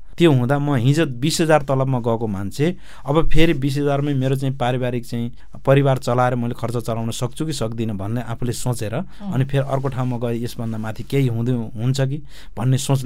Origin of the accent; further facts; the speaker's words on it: Lumbini Province, Nepal; हजुर, मेरो बाल्यकाल गुल्मीमै बित्यो सर। अध्ययन मैले एसएलसी पास चाहिँ मैले त्यहीँ गुल्मी हर्मिचौरबाटै गरेँ।